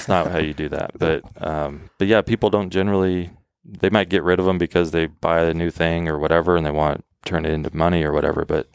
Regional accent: Oregon, United States; But then, you know, growing up in Oregon, that's not like growing up in Texas.

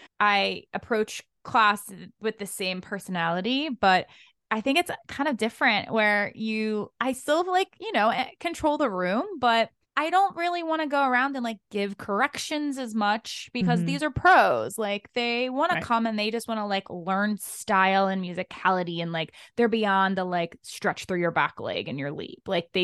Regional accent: Maryland, United States; We grew up actually in Maryland together and we teach on Revel now together.

